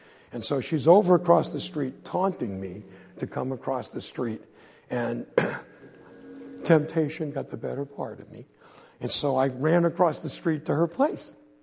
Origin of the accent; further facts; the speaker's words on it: Brooklyn, New York, United States; And I started growing up in Brooklyn. And I guess I was about 4 or 5.